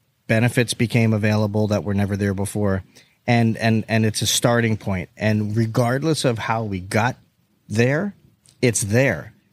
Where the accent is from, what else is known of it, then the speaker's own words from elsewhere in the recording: Florida, United States; we're from South Florida too. So we're very dialed in.